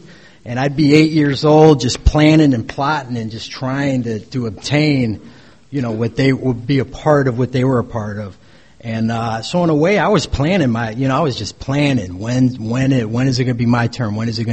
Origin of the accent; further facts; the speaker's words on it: Cleveland, Ohio, United States; But I was born in Cleveland, Ohio, and I grew up with a beautiful single mother and two beautiful older sisters.